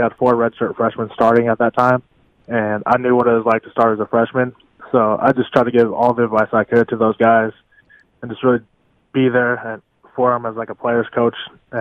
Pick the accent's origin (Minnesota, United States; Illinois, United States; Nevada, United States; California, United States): Nevada, United States; Las Vegas; as soon as I kind of heard talks that we might end up in the Vegas Bowl, I realized that's my hometown and just huge tragedy just happened